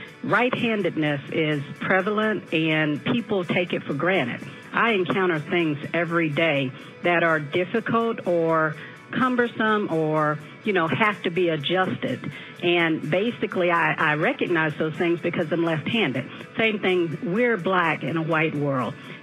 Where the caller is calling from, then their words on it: Lodzella, Georgia, United States; I'm calling from Lodzella, Georgia.